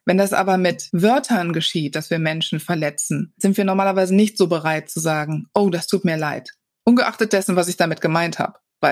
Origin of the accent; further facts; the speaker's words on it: Wuppertal, North Rhine-Westphalia, Germany; born there; ich bin in Wuppertal geboren